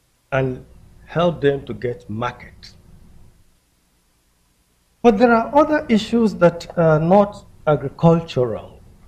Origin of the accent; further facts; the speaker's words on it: Nigeria; but as a Nigerian, I know how much that means to us.